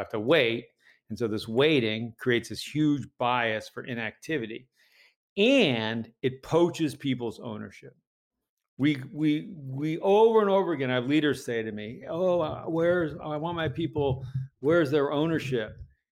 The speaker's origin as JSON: {"language": "English", "region": "Massachusetts", "country": "United States", "tie": "born or raised there", "said": "And we moved around a little bit, and I ended up growing up in Massachusetts."}